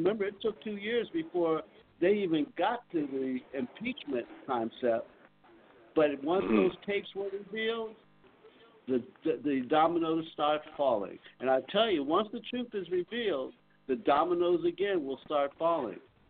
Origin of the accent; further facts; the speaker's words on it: Washington, District of Columbia, United States; as I recall growing up in Washington, D.C.